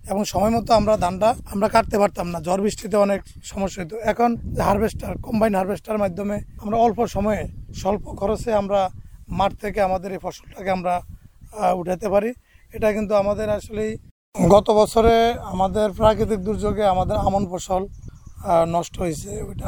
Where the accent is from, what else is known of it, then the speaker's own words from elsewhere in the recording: Aminabad, Bangladesh; আমার বাড়ি আমিনাবাদে 3 নং ওয়ার্ডে।